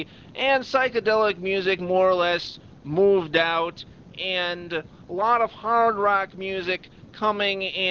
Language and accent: English; Chicago, Illinois, United States; actually from my hometown of Chicago